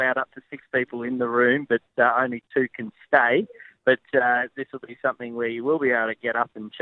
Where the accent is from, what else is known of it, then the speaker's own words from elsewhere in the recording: Brisbane, Queensland, Australia; I'm originally from Brisbane